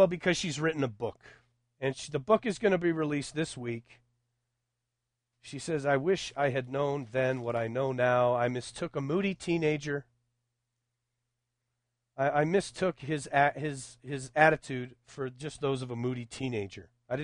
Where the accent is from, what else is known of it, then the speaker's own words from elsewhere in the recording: Texas, United States; which I grew up in West Texas. I didn't know they had resorts.